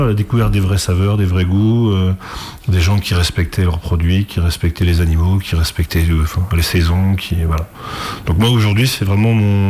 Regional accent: Sallertaine, Pays de la Loire, France; Alors, je suis originaire de Salertaine.

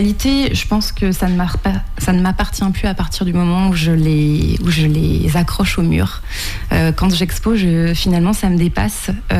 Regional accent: Île-de-France, France; also born or lived in Corrèze; Je suis née en Corrèze et j'ai vécu dès l'âge de 10 ans en Île-de-France, où j'ai pu très vite faire mes études d'art dès l'âge de 15 ans

